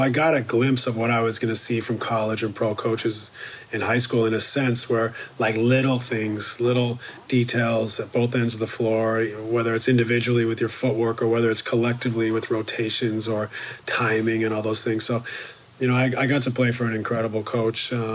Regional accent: Canada; I went to where I grew up in Canada.

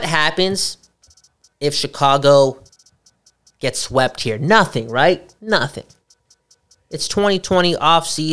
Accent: Vancouver, British Columbia, Canada; I'm from Vancouver.

